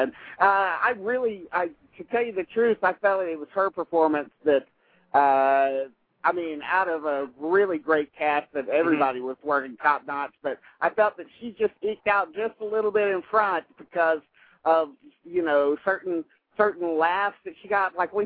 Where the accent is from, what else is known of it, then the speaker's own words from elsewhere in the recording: Southern United States, United States; I'm a Southerner, and I have a beef about Southern depictions of Southern people made by people who I suspect are not Southern